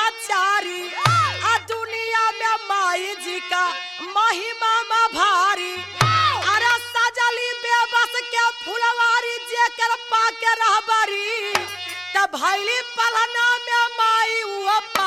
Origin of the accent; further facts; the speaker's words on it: Uttar Pradesh, India; गाजीपुर जिले के ही रहने वाली हूँ